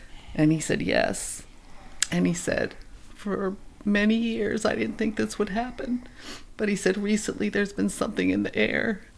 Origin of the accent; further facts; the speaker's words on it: England, United Kingdom; born there; she gave me a little box, and it had some letters that people had written to her when I was born in England